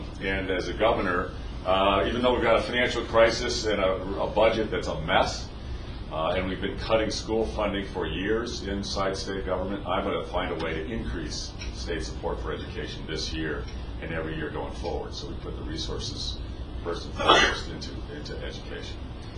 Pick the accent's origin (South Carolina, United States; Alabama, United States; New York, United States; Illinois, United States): Illinois, United States; I grew up in Lake County, up near Wisconsin. My grandparents were dairy farmers in Whitewater, Wisconsin.